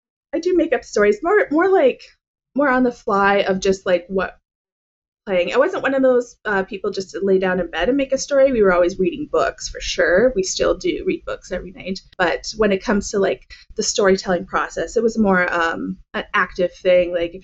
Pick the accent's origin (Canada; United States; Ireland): Canada; Saskatoon, Saskatchewan; I am from Canada, a little city called Saskatoon in a province called Saskatchewan. Yeah, as we said before, it's right smack dab in Canada, right in the middle, the rectangular shaped one, if you look at a map of Canada. Very flat